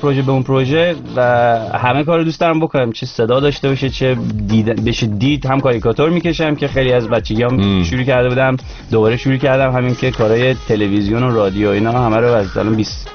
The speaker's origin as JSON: {"language": "Persian", "town": "Tehran", "region": "Tehran Province", "country": "Iran", "tie": "born there", "also_born_or_lived": "Paris", "said": "تهران. آره تهران به دنیا اومدم."}